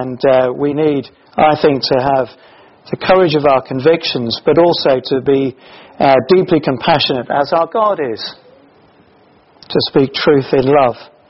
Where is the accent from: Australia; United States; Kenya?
Kenya; moved away; I've been away in my home country. It might not look it to you, but I originate really from Africa. I've been back to Kenya for a few days recently.